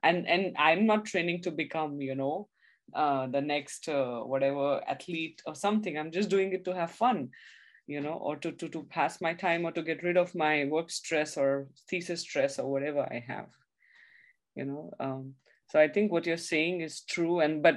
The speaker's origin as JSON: {"language": "English", "town": "Mumbai", "region": "Maharashtra", "country": "India", "said": "when I came from Mumbai, you know, we have the same weather the whole year, right?"}